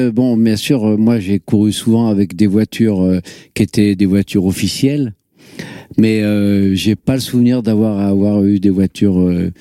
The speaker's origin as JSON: {"language": "French", "town": "Gières", "region": "Auvergne-Rhône-Alpes", "country": "France", "tie": "born or raised there", "said": "dans mon village de Gières, parce que je suis natif de Gières, un petit village à côté de Grenoble"}